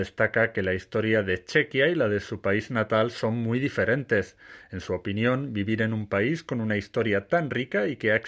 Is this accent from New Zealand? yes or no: yes; New Zealand; now in Czech Republic; Vengo de Nueva Zelanda, donde nuestra historia no es tan estimulante.